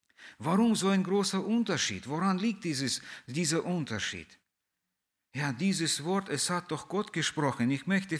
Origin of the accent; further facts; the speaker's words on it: Russia; German is a second language; now in Germany; Ja, bei uns in Russland war bis, glaube ich, die vierte Klasse, also erste drei Klassen war man in einem Zimmer und es war ein Lehrer da.